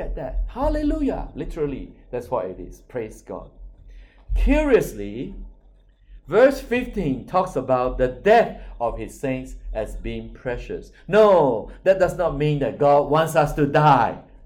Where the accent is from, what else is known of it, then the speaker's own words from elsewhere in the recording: Australia; Lord, we thank you for the blessing of being Australian.